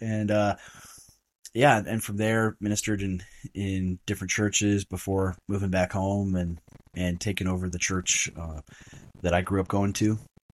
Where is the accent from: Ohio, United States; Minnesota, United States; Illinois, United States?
Minnesota, United States; I'm a pastor in rural southern Minnesota. I'm pastoring a small evangelical church in my hometown of about 9,000 people. Very, very small town.